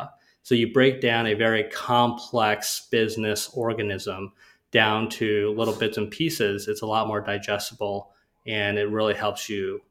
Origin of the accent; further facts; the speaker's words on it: Rochester, Minnesota, United States; I grew up in Rochester, Minnesota. Mm-hmm. It's a small town.